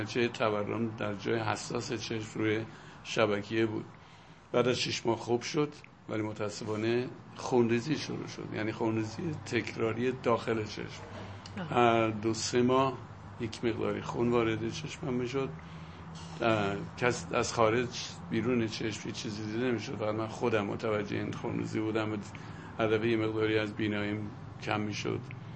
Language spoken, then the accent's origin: Persian; Vanin, Isfahan, Iran; من در روستایی به اسم ونین متولد شدم، یکی از روستاهایی که در فاصله 12 کیلومتری اردستان قرار گرفته. اردستانم که فکر میکنم در جنوب شرقی اصفهان قرار گرفته، نزدیک کویره.